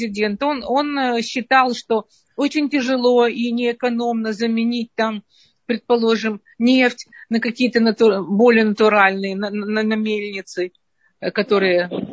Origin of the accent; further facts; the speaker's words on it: Kyiv, Ukraine; Как Чернобыль, я из Киева, как Чернобыль.